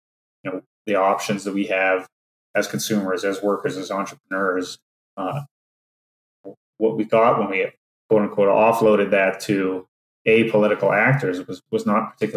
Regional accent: Alberta, Canada; and I'm from Alberta, I can't do it.

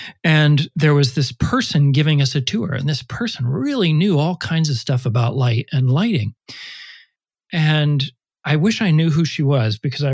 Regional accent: Illinois, United States; In the middle of Illinois. So really good farmland, really good corn. I grew up literally surrounded by cornfields.

